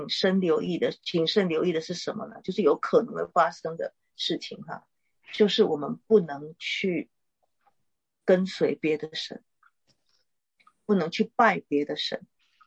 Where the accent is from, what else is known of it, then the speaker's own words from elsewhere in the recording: China; 我们中国人不管是台湾也好，他有很早期很苦的时候